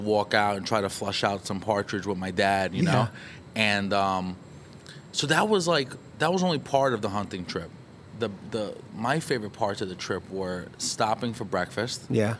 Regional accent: Bronx, New York, United States; I grew up in the Bronx.

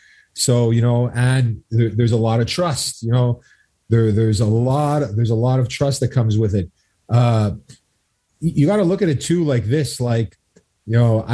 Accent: Deux-Montagnes, Quebec, Canada; I mean, we're both from Two Mountains. So, you know, that, you know, Two Mountains is a skateboarding town.

